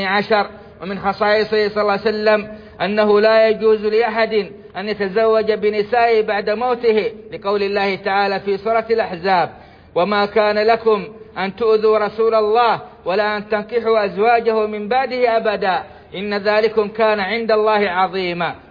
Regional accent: Saudi Arabia; اللهم أدم على بلادنا السعودية أمنها وإيمانها والخيرات في بلادها

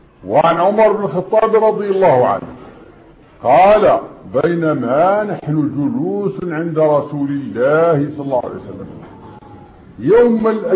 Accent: Morocco; وهذا مجرب عندنا في المغرب وفي كل مكان

